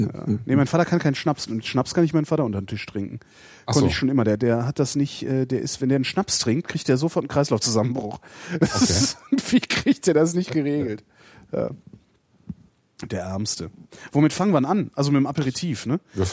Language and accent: German; Cologne, North Rhine-Westphalia, Germany; ich bin halt Kölner auch, also wir kommen ja aus derselben Ecke.